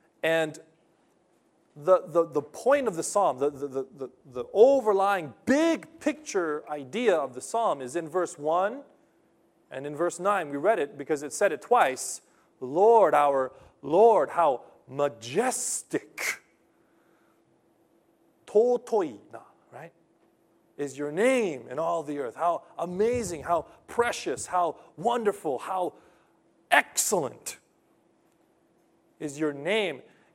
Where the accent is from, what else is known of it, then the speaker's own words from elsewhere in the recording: Los Angeles, California, United States; Growing up in Los Angeles, you didn't have a chance to look at the stars in the sky.